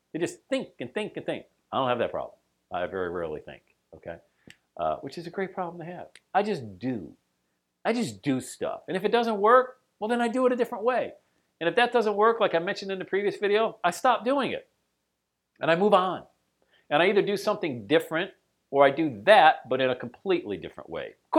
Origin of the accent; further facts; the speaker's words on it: Bradford, Pennsylvania, United States; also born or lived in Florida; we moved back to my hometown of Bradford where I had been buying apartments. I had some 40 units or so back there. And I hadn't lived in Bradford, PA since I left for college in 1986.